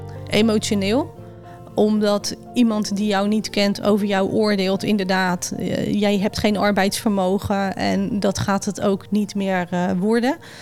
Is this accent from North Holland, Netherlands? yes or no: no; South Holland, Netherlands; Ik ben 43 jaar. Ik kom uit het Westland en daar woon ik met mijn man Johan en onze drie kinderen van 23, 20 en 16.